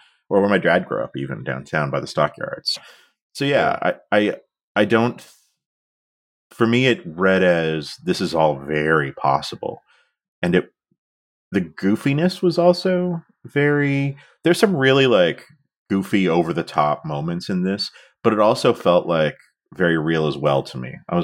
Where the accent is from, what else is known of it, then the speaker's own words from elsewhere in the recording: Ontario, Canada; we grew up both outside of Toronto, but in, I think, very different kind of locales.